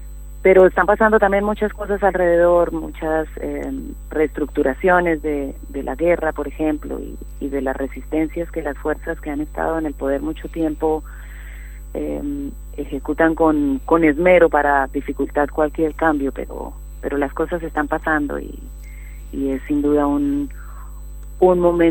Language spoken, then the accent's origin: Spanish; Colombia; born there; Sí, yo nací en Colombia